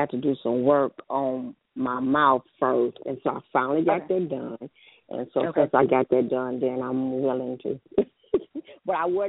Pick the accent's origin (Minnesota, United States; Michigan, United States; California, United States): Michigan, United States; Flint; Flint, Michigan, while the poison water at.